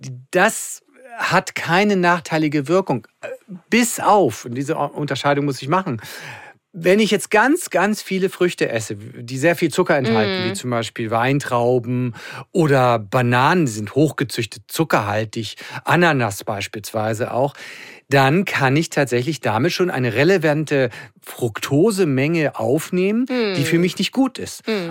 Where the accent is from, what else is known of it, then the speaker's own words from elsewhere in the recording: Hamburg, Germany; Ich bin ja Hamburger hier und ich bin ja täglich in Hamburg insofern.